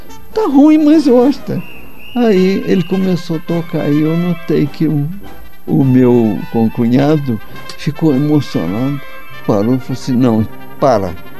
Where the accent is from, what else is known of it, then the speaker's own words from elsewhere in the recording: Brazil; Toda a vida como brasileiro, futebol, eu toda a vida